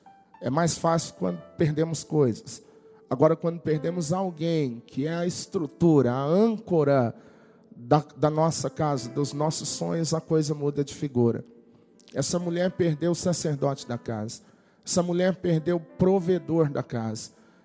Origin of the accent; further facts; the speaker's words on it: Minas Gerais, Brazil; Eu sou mineiro, lá na nossa terra, a gente dizia que canga é um negócio que a gente coloca na vaca